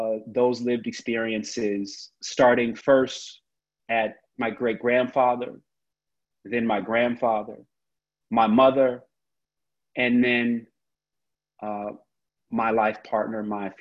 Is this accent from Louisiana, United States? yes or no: no; Oklahoma, United States; I was born and raised in Oklahoma during the 1980s crack epidemic and the 1990s global HIV pandemic.